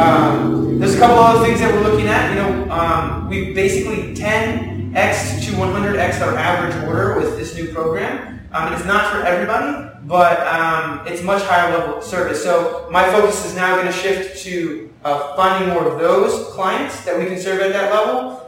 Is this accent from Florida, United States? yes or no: yes; Miami, Florida, United States; now in Greensboro, United States; But I was born and raised in Miami and came up to Greensboro and didn't know anybody.